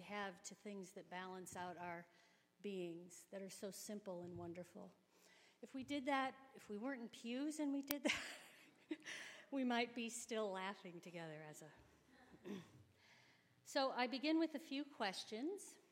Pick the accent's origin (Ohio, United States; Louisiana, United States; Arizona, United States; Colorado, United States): Ohio, United States; Sylvania; the church I grew up in Sylvania, Ohio, a small church, Missouri Synod Lutheran.